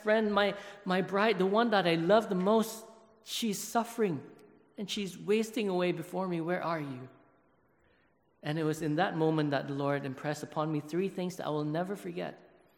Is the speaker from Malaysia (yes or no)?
yes; Malaysia; in my country, growing up in Malaysia, I knew about persecution, but it was something that never hit home.